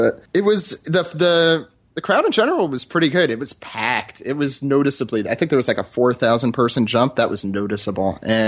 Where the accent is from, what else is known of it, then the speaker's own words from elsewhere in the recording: East Coast, United States; I'm from the East Coast. I'm recording in New York City right now.